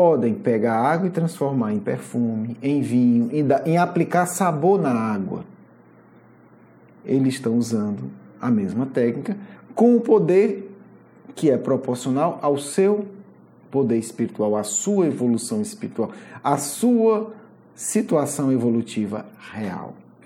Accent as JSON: {"language": "Portuguese", "town": "Fortaleza", "region": "Ceará", "country": "Brazil", "said": "Aqui na minha terra, eu sou de Fortaleza, um ditado do interior muito antigo"}